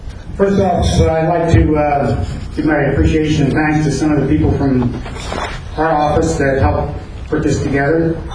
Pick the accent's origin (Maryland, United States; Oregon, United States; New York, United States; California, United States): California, United States; I'm the current president. And I'm from Orange County.